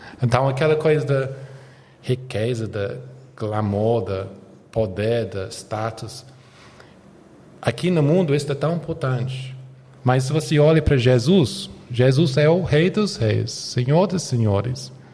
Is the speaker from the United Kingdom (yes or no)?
yes; England, United Kingdom; Portuguese is a second language; eu sou da Inglaterra. Talvez não dá para saber como é o sotaque brasileiro, mas eu venho da Inglaterra